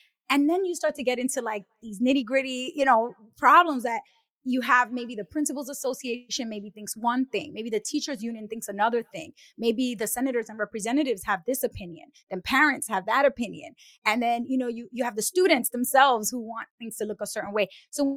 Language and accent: English; New York City, New York, United States; I grew up in New York City and Brooklyn. I still to this day don't have my driver's license because we take the subway everywhere.